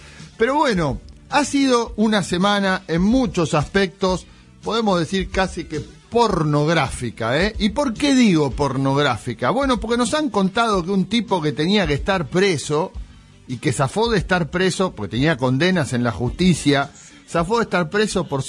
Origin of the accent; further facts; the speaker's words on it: San Isidro, Buenos Aires Province, Argentina; Acá de San Isidro, he caminado por estas calles.